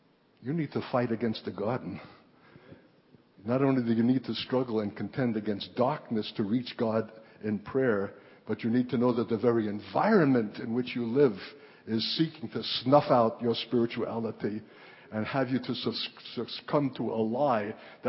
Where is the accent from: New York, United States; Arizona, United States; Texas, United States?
New York, United States; now in Minnesota, United States; if you'll allow my impression as a New Yorker and living in Minnesota in the rustic far reaches and having traveled widely in the world